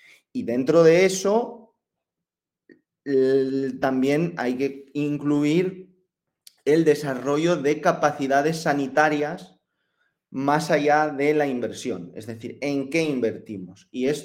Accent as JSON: {"language": "Spanish", "region": "Asturias", "country": "Spain", "lives_now": "Brussels, Belgium", "said": "Yo siempre tenía la coña, y lo he contado aquí alguna vez, de a un asturiano no le tiembla el pulso con el clima de Bruselas."}